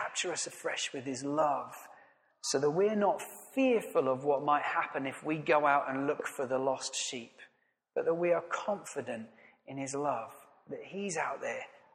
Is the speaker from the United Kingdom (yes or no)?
yes; United Kingdom; And let's be honest, we're British, right?